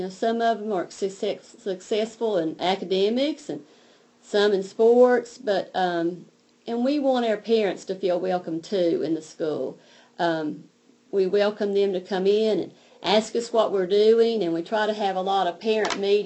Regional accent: North Carolina, United States; Well, I grew up in Haywood County, and I am a product of Haywood County Schools.

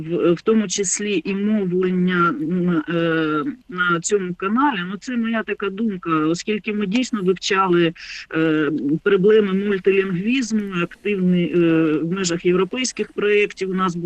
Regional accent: Donbas, Ukraine; Я сама з Донбасу, я там закінчувала школу

